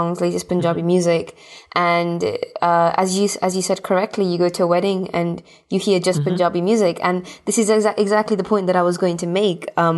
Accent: Gibraltar; I was in Gibraltar, and I was raised in Gibraltar, Pale. It's a small country near Spain.

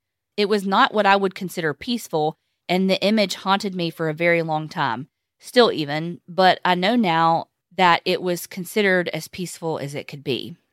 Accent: Tennessee, United States; I originally felt drawn to you guys because I'm from Tennessee, and I loved your accents and the nostalgia you gave me about living in the South.

